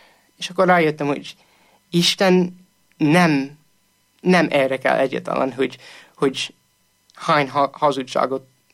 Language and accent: Hungarian; Indiana, United States; also born or lived in Pennsylvania; egy keresztény családban nőttem föl, és Pennsylvaniában születtem. De amikor 8 éves voltam, elköltöztünk Pennsylvaniából, Indiánába, egy apukám új munkahelye miatt.